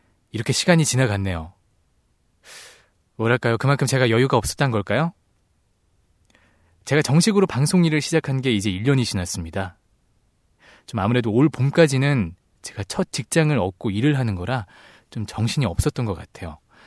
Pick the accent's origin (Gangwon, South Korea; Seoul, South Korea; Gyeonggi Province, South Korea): Seoul, South Korea